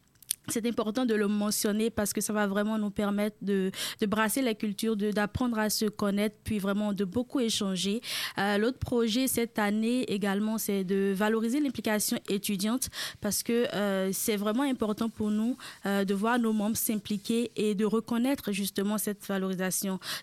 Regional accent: Benin; now in Quebec City, Canada; je suis béninoise, je suis étudiante au doctorat en communication publique ici même à l'Université Laval.

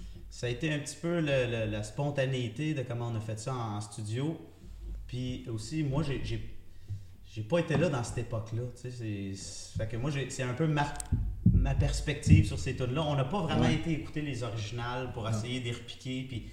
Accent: Gatineau, Quebec, Canada; Je viens de Gatineau

